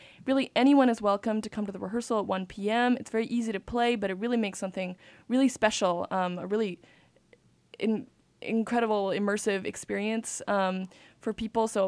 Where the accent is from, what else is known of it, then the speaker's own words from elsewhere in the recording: Montreal, Quebec, Canada; Well, I'm Canadian. I'm from Montreal, and I'm still in school.